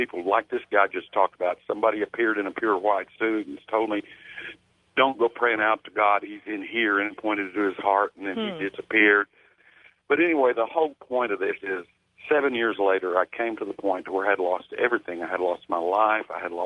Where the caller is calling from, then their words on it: Flagstaff, Arizona, United States; from Flagstaff.